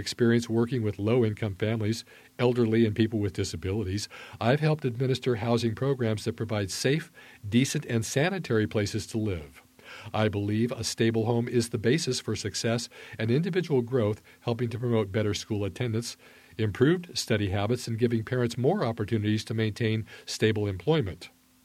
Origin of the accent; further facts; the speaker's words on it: Salem, Oregon, United States; also born or lived in Nashville; Born and raised in the Salem area, I've lived in Oregon most of my life except for 5 years in Nashville, pursuing my musical dreams.